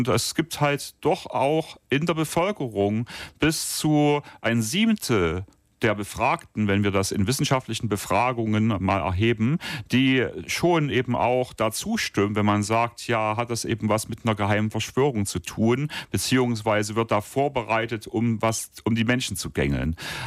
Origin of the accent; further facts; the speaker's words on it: Central Germany, Germany; Und auch dort, wo ich herkomme, aus Mitteldeutschland, überlegt man schon, ob man Wasser rationieren muss im Sommer.